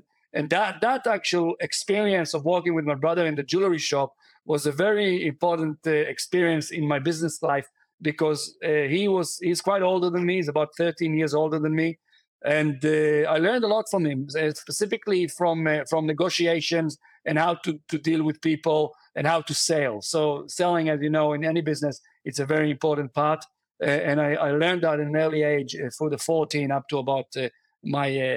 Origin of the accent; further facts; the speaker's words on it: Israel; moved away as an adult; now in New Zealand; I was born and raised in Israel, an American citizen as well, but I was actually spending the last 25 years in New Zealand